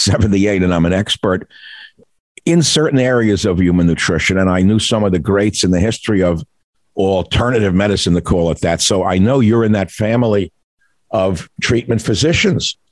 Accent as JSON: {"language": "English", "region": "Minsk", "country": "Belarus", "said": "and it's because you're from Pinsk and I'm from Minsk."}